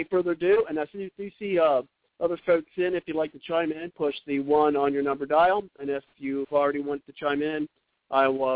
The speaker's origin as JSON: {"language": "English", "region": "Pennsylvania", "country": "United States", "said": "I do want to bring in a fellow Pennsylvania. I mean, I'm from Ohio, Pennsylvania."}